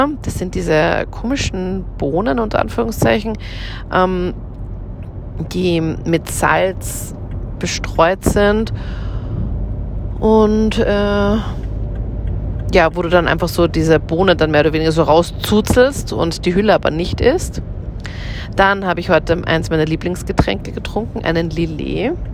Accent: Linz, Upper Austria, Austria; meine Heimatstadt Linz. Ich mag Linz total gerne. Das ist in Oberösterreich und da bin ich immer aufgewachsen, zur Schule gegangen, habe da auch mein Abitur gemacht, also meine Matura

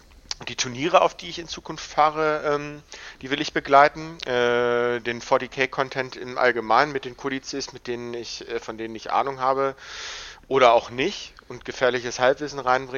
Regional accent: Osterwald, Lower Saxony, Germany; ich komme aus Niedersachsen, aus dem schönen Osterwald, das liegt zwischen Hameln und Hildesheim.

